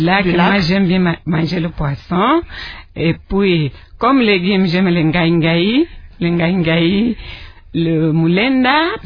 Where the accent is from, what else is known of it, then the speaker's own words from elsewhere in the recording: Moba, Tanganyika, DR Congo; Je suis né à Moba le 16 mai. Le 16 mai 1956, j'ai grandi là-bas. Mes études primaires, je les ai faites à Moba. Et les études secondaires jusqu'en quatrième, toujours à Moba.